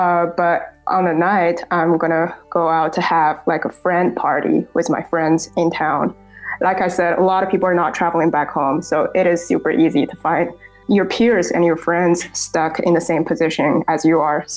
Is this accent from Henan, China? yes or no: no; Shanghai, China; because I grew up in Shanghai